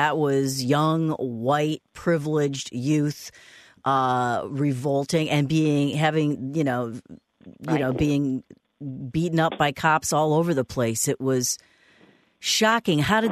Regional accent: Michigan, United States; I grew up in Michigan and was affected at the time by the riots in Detroit and Grand Rapids.

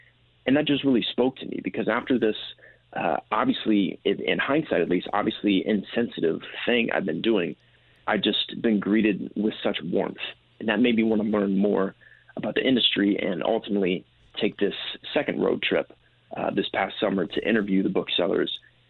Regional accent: Indiana, United States; But by the time I got to Lawrence, Kansas, a few hundred miles from my hometown in Indiana

